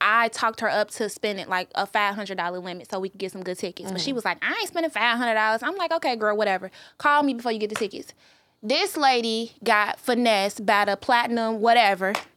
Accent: Chicago, Illinois, United States; also born or lived in Charlotte; now in Atlanta, United States; because I'm from Chicago. I moved to Charlotte when I graduated. Me and my best friend moved there together.

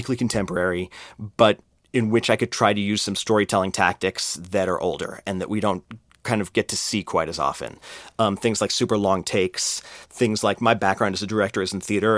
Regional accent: Los Angeles, California, United States; I grew up in Los Angeles. I love movies from the time I was, you know, super young.

